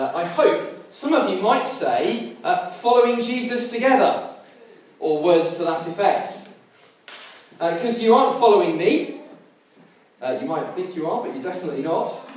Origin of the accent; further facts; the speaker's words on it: United Kingdom; I know we're British and Christians, but you are allowed to take the last one if you want it.